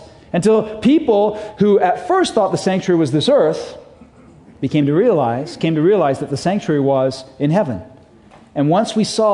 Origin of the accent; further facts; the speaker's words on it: England, United Kingdom; I was raised a Catholic. I was raised in England, went to Catholic school, was an altar boy